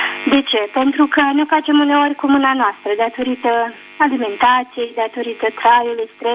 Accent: Constanța, Constanța County, Romania; și sunt din Constanța.

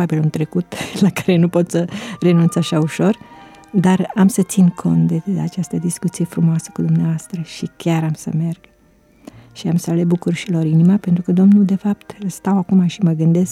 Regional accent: Petroșani, Hunedoara County, Romania; eu vin din Petroșani.

